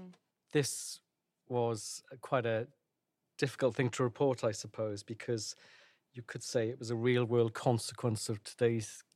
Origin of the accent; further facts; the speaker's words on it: Cardiff, Wales, United Kingdom; born there; accent: Welsh; I was born in Cardiff. My family lives just outside Cardiff in a town called Pontypridd. Came to university in London to study languages, Royal Holloway, which is part of London University.